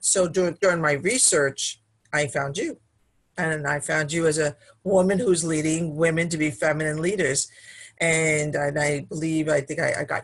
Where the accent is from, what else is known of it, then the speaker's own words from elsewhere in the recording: Brooklyn, New York, United States; I've been a mind, body, and soul person my whole entire life, even though I grew up in Brooklyn. So I was like a street gal.